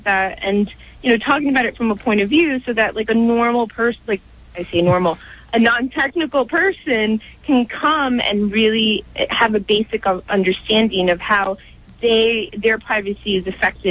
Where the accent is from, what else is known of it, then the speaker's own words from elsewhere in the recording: New York City, New York, United States; I am a Latina, I grew up in New York City, and so I'm really conscientious